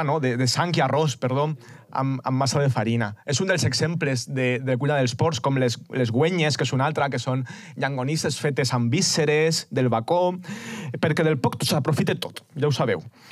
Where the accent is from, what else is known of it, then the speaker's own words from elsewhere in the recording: Valencian Community, Spain; Que no som valencianes o què?